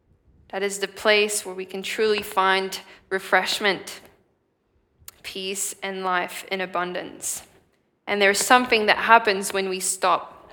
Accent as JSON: {"language": "English", "country": "Switzerland", "said": "Maybe you'd like to go ski in the Alps in Switzerland, my home country."}